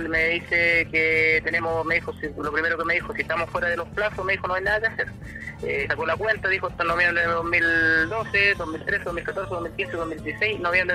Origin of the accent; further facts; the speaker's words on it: Arica, Arica y Parinacota, Chile; yo soy oriundo de Arica